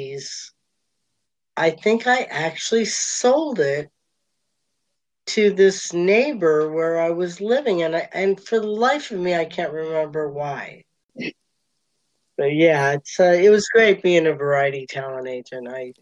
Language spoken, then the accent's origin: English; California, United States; born there; My parents were from Queens and Long Island, but I was born in California. My dad was Navy.